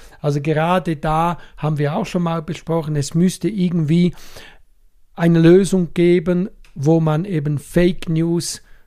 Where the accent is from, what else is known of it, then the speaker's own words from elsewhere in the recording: Switzerland; Bei uns in der Schweiz verteilen wir nicht so Geld wie in Deutschland.